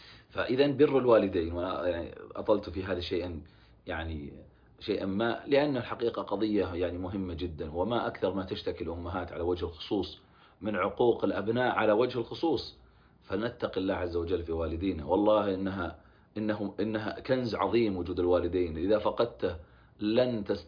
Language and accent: Arabic; Najd, Saudi Arabia; وحتى عندنا في نجد نقول فلان يخرف التمر